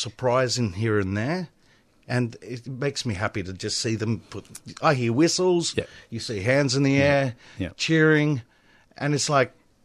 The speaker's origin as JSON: {"language": "English", "town": "Sydney", "region": "New South Wales", "country": "Australia", "said": "Everyone thinks I'm a Melbourne DJ. I'm actually from Sydney, but I am a Melbourne DJ. In my heart."}